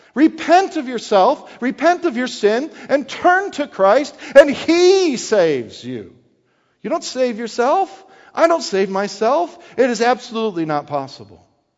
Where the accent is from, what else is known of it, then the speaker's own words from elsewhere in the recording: Wisconsin, United States; And, you know, I grew up in Wisconsin.